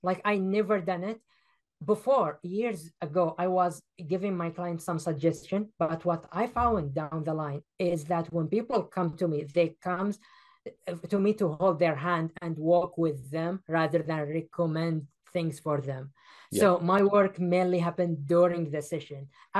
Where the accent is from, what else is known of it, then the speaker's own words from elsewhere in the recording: Saudi Arabia; So I'm from Saudi Arabia